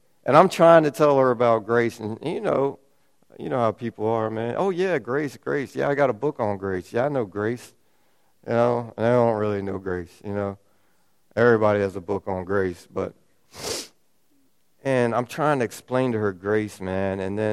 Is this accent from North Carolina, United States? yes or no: yes; North Carolina, United States; now in Louisiana, United States; I'm from North Carolina. Now I'm in Louisiana. You know what I mean? I'm in Louisiana, and I'm sitting here preaching to y'all.